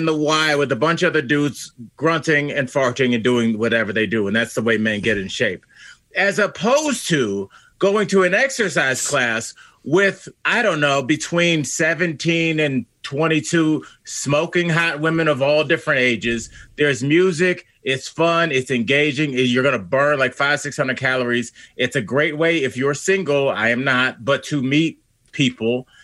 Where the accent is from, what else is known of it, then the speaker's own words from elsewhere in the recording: Ohio, United States; I'm from Northeast Ohio. Shout out Cleveland.